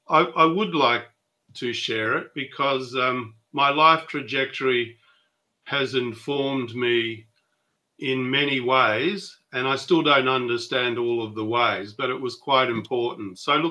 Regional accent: Perth, Western Australia, Australia; We grew up in Perth, but when I grew up in the 50s in Perth, it was a rural town. It was not a big urban centre like it is now.

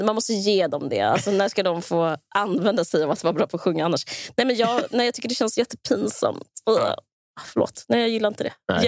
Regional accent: Skåne, Sweden; jag växte upp på Österlen

